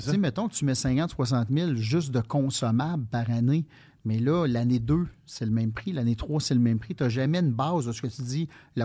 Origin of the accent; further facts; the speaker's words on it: Quebec, Canada; chez nous au Québec